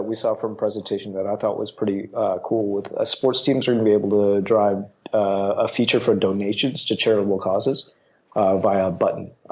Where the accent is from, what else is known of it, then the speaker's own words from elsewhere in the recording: British Columbia, Canada; I'm pretty Canadian, so shout out to BC Place and my Vancouver Whitecaps